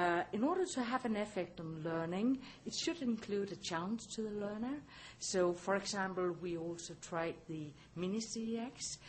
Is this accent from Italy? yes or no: no; Bangalore, Karnataka, India; now in Canada; I've never experienced the psychometric here because I come from Bangalore